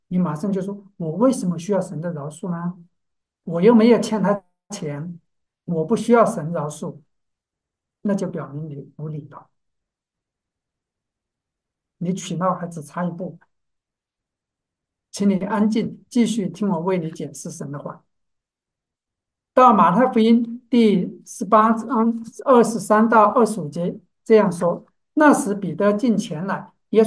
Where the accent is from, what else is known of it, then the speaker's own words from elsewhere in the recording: China; 那我们中国人讲的是"事不过三"嘛。